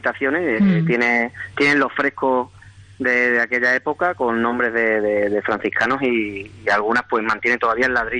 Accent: Extremadura, Spain; como buena banderada de Extremadura, de mi tierra que soy

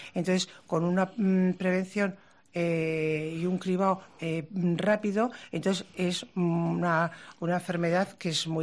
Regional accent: Navarre, Spain; nosotros somos, Navarra, la Ribera, somos muy valientes.

